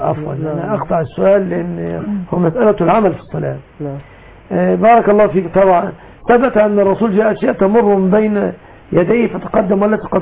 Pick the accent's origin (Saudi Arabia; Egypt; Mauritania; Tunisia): Egypt; العوام عندنا في الريف المصري